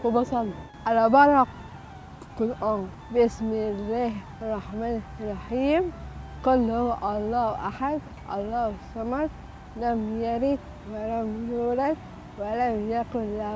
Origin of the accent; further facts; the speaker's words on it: Egypt; يا رب احفظ بلدنا مصر